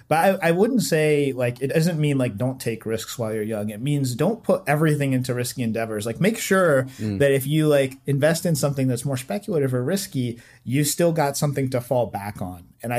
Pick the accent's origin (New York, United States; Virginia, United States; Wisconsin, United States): Virginia, United States; now in Washington, United States; I've lived up here for about 15 years now. So it's pretty much my home. I grew up in Southeast Virginia. So been in this area kind of my whole life. I'm about 4.5 hours away from where I grew up